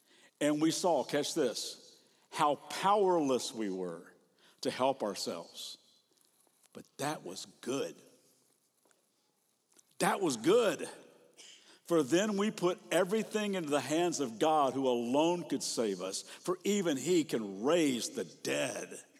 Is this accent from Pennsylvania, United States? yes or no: no; Lexington, Kentucky, United States; I grew up in Lexington, Kentucky, horse farm, horse capital of the world.